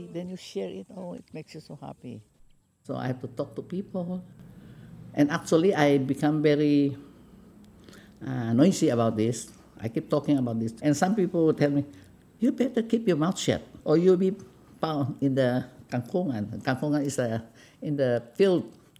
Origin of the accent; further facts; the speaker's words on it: Philippines; from Philippines, from the beautiful islands of Philippines.